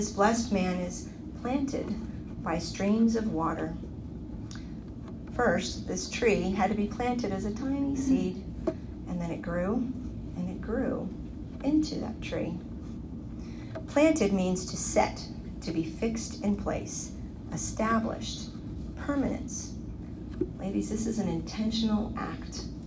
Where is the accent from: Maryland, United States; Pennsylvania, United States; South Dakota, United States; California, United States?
California, United States; I came from California, and I love about living in Virginia is that we get 4 full seasons.